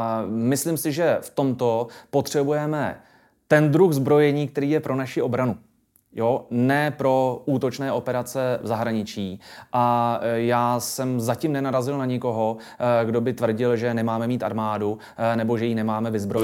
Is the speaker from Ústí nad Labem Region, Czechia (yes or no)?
yes; Chomutov, Ústí nad Labem Region, Czechia; Já jsem Krušnohorec, já jsem z Chomutova a tam z těch vesniček nahoře je to mnohem blíž do Německa než k nám.